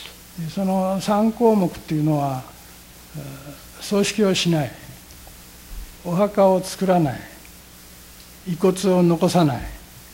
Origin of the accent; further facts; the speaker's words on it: Hanamaki, Iwate, Japan; 私はあの岩手県の花巻っていうところの出身ですけれども、浄土真宗の小さな寺の長男として生まれ、弟が2人おりまして